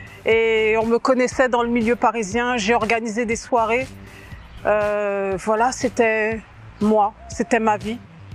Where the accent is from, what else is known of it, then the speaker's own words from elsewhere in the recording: Guadeloupe; also born or lived in Réunion; aujourd'hui je vais vous raconter comment j'ai rencontré Jésus. Je suis guadeloupéenne et réunionnaise.